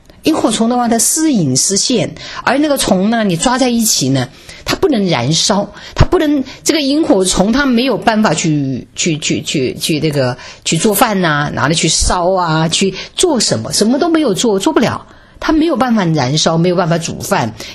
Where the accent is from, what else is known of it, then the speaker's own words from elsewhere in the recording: China; 好，我们中国人一听说他废话哈，哪有谁用冷水泡茶的？